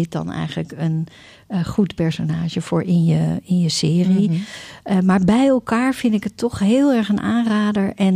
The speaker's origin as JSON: {"language": "Dutch", "country": "Netherlands", "said": "Ja, wij zijn Nederlanders en niet van suiker."}